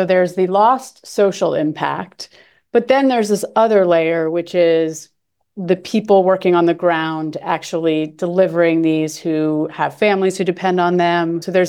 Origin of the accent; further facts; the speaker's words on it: United States; I'm American.